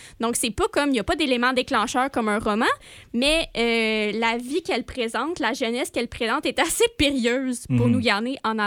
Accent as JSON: {"language": "French", "town": "Shawinigan", "region": "Quebec", "country": "Canada", "said": "Genre, moi, j'étais de Shawinigan, je suis arrivée ici, je connaissais personne."}